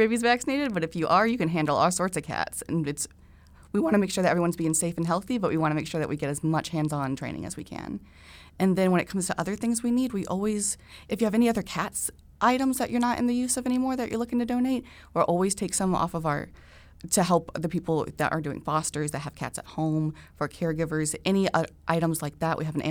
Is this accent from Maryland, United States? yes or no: no; Newberry, Florida, United States; I'm from Newberry originally, and I wasn't aware of this program. And I'm from an area that had lots of outdoor cats.